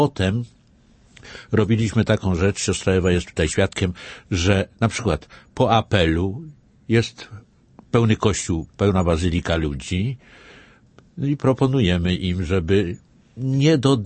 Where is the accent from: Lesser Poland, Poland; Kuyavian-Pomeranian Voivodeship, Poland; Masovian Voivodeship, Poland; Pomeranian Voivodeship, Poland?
Lesser Poland, Poland; Natomiast w mojej rodzinnej parafii na Podhalu, no tam chłopy też różańcowe ze świecami w czasie procesji.